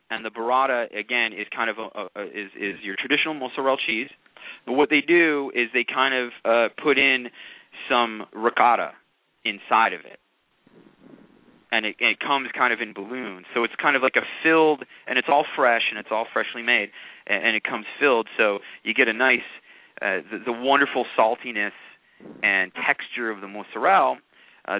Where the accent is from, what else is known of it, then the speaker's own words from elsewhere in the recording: Chicago, Illinois, United States; Now, I'm from Chicago, and my wife is from Montreal.